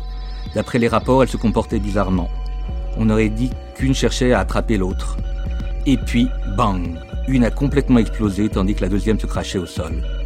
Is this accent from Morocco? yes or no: no; France; born there; also born or lived in Alamogordo, United States; je suis né en France, mais j'ai passé une partie de mon enfance justement à Alamogordo, à côté des Wild Sands